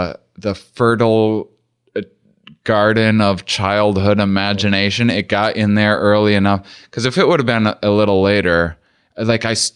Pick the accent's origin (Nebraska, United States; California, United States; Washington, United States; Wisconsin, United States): Wisconsin, United States; now in Boston, United States; I told people that I was from back home because I moved to Boston from Wisconsin because I didn't want anyone I knew being any.